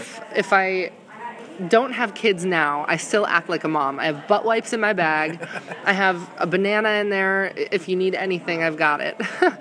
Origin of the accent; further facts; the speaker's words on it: Clearwater, Florida, United States; like I'm from Clearwater, Florida, so I was a little bit of a beach bum.